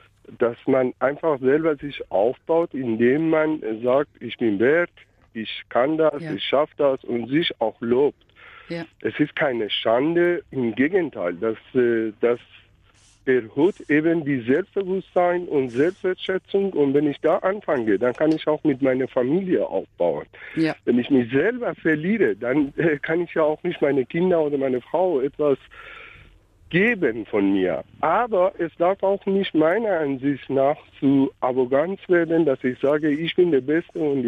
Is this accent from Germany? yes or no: no; Iran; Vielleicht, ich komme ja ursprünglich aus dem Iran.